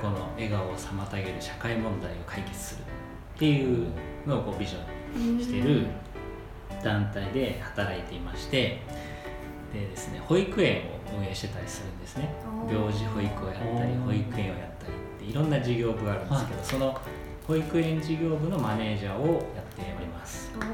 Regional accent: Osakasayama, Osaka, Japan; 大阪狭山市という、ご存知ですか。

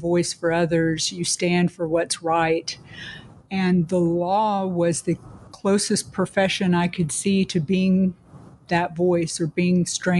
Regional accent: Tennessee, United States; also born or lived in overseas; I did. I grew up mainly in Middle Tennessee and went to a very small church in Middle Tennessee that had its own first, I would say, in Middle Tennessee.

